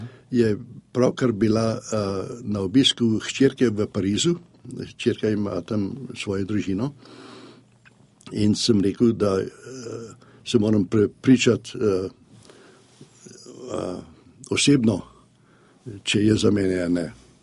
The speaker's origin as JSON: {"language": "Slovenian", "town": "Domžale", "region": "Central Slovenia", "country": "Slovenia", "tie": "born there", "also_born_or_lived": "New York", "moved": "yes", "said": "Rojen sem v Domžalah. Leta 1949 smo prišli v New York preko taborišč na Koroškem in na Štajerskem od 45. do 49. leta. Preselil sem se iz New Yorka na zapad"}